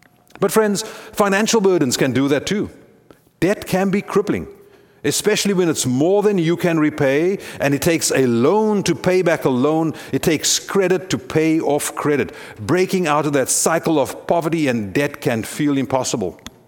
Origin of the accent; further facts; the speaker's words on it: South Africa; I know this as a South African, having grown up under apartheid.